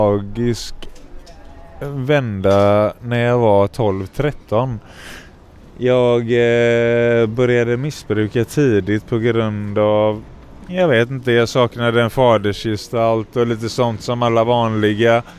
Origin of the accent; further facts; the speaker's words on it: Gothenburg, Västra Götaland County, Sweden; also born or lived in Skara / Lidköping; Jag är uppvuxen mitt i stan på Kungshöjd, Grönsakstorget. Precis under Horgatan, Rosenlund. Där är jag uppväxt från 1 år till 16.